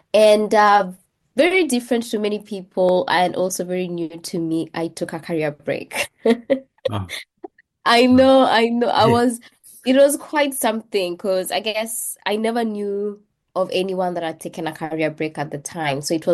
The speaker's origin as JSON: {"language": "English", "region": "Nairobi", "country": "Kenya", "tie": "born or raised there", "also_born_or_lived": "Kitui", "said": "I'm Kenyan born, Kenyan raised. I grew up in Kenya. Actually, I grew up in Kitui for the first 7 years of my life, and then we moved with my family to the heart of Kenya, Nairobi, the capital city. I went to the schools in Nairobi"}